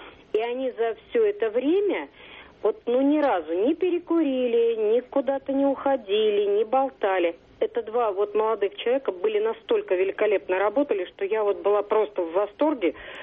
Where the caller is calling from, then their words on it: Saint Petersburg, Russia; Да, я из Петербурга.